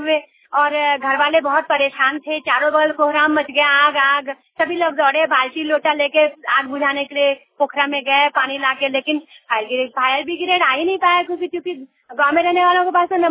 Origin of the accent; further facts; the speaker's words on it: Dumri, Bihar, India; जी मैं डुमरी की रहने वाली हूँ, इधर मधुबनी में पड़ता है।